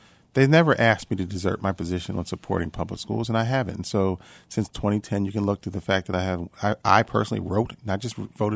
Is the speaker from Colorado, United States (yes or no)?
no; Philadelphia, Pennsylvania, United States; because I grew up in Philadelphia in neighborhoods where sometimes definitely divided over a variety of issues.